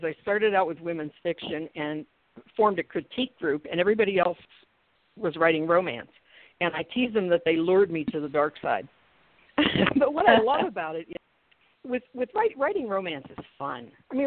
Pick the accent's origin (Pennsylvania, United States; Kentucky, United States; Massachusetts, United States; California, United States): Pennsylvania, United States; Brownsville; It's a little town called Brownsville. And I rarely find people who know it. In the southwestern corner of the state between West Virginia and Maryland, down in that corner.